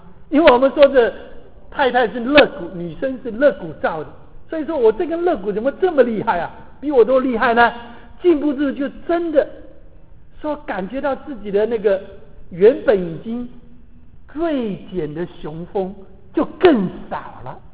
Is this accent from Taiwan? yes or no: yes; Taiwan; 我们台湾人说是坐船来的